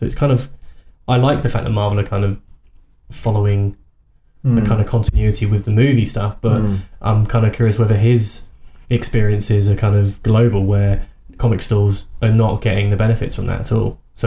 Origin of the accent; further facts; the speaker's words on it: Bournemouth, South West England, United Kingdom; I was chatting to a comic book store owner when I went back to my hometown in Bournemouth recently.